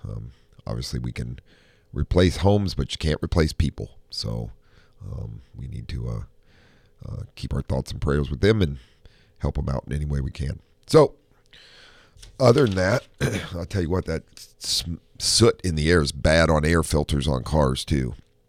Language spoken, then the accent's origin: English; Ohio, United States; To Mike that calls into the show a lot that I grew up with in Ohio